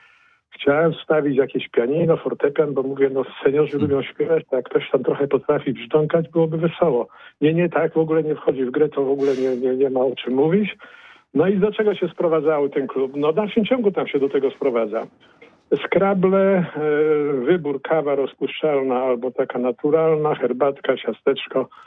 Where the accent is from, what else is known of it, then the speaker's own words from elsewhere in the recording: Poznań, Greater Poland Voivodeship, Poland; urodziłem się w Poznaniu, ponad 50 lat spędziłem w Poznaniu i zastanawiam się nad powrotem do Poznania